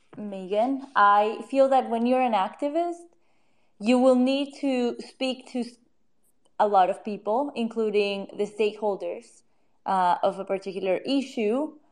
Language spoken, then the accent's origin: English; Colombia; I am from Colombia in South America.